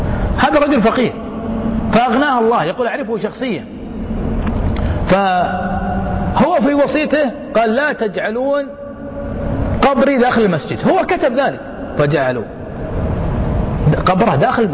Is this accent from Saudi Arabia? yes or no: yes; Riyadh, Riyadh Province, Saudi Arabia; من أضخم المكتبات عندنا بالرياض